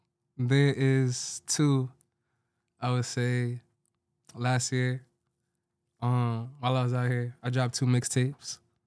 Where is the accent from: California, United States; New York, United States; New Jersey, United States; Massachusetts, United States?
Massachusetts, United States; Medford; I'm from Boston, Massachusetts.